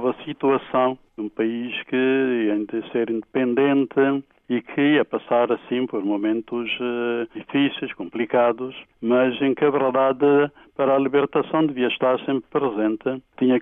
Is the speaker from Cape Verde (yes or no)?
yes; Santiago, Cape Verde; logo encaminhei-me para a minha diocese, a minha terra